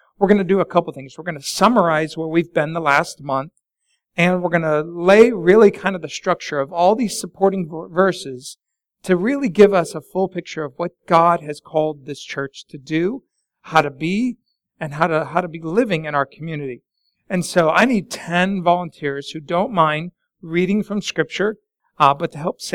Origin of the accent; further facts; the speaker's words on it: Denver, Colorado, United States; I grew up in Denver, and I loved having to look out the window